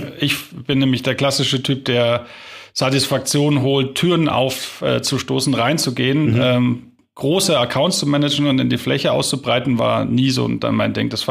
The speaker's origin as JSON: {"language": "German", "region": "Bavaria", "country": "Germany"}